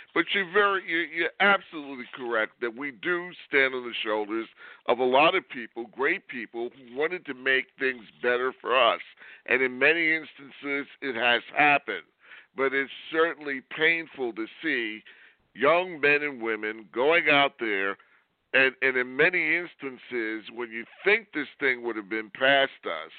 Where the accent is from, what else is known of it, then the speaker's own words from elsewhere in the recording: New York, United States; You know, I'm a New York guy. I grew up in New York.